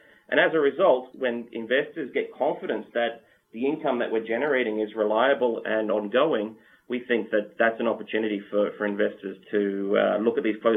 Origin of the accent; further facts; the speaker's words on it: Australia; so if I, being an Australian, when I look at the Australian economy